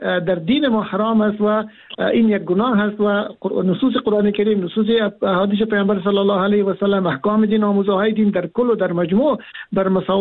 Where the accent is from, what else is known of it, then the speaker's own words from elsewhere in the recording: Afghanistan; ما ساکنان سرزمین افغانستان، ما افغان هستیم، ما فرزندان افغانستان هستیم و ما در جغرافیای کشوری به نام افغانستان زندگی میکنیم